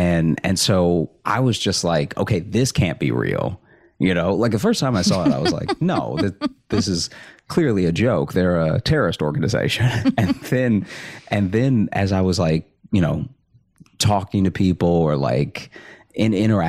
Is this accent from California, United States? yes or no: no; Alexandria, Louisiana, United States; The first thing on people's, you know, tongues whenever you mention Louisiana is New Orleans, but I grew up in Alexandria, so it is much less exciting